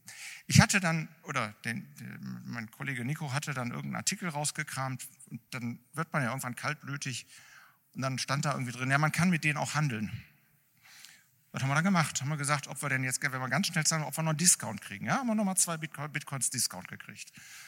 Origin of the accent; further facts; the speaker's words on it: Düsseldorf, North Rhine-Westphalia, Germany; als Düsseldorfer darf ich das sagen